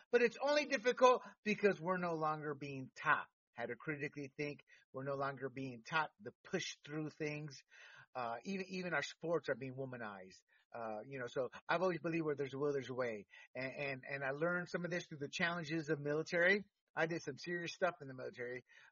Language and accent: English; United States; I speak, read, and write Spanish. And I taught myself how to write Spanish more than in school ever did because I was brought up in American schools in English. I grew up speaking Spanglish.